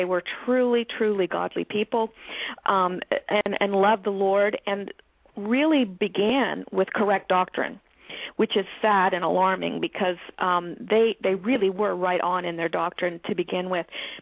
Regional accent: Canada; moved away as an adult; now in United States; Well, I'm Canadian. I live in the States now. I've been in the States for just going on 16 years.

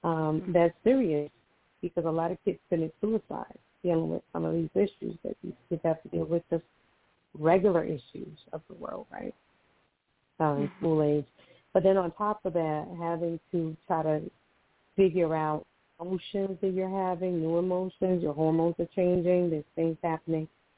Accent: Costa Rica; I'm originally from Costa Rica, so I grew up in Costa Rica. So I was in school. So I was already dealing with, you know, a black girl, black Latina, in school.

